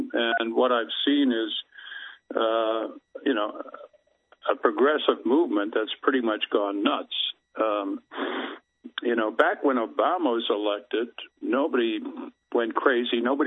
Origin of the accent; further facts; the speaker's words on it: Canada; moved away; look, I moved here from Canada like 20 years back, and I lived through it there.